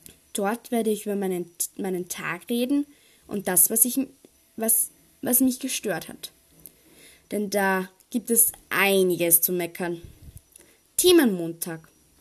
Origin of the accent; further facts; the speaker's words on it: Austria; Ich komme halt aus Österreich, deshalb fällt mir das Hochdeutsch sprechen so schwer.